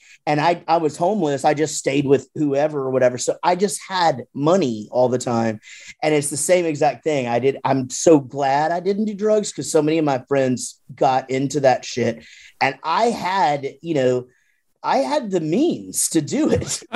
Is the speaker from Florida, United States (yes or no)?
no; Wichita Falls, Texas, United States